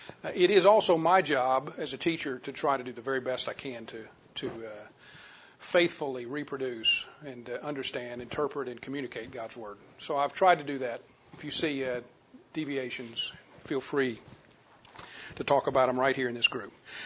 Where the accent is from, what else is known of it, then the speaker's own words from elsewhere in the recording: Louisiana, United States; I grew up in Louisiana and decided I wanted to go in the Air Force, did that for 7 years, and then ended up in the chemical industry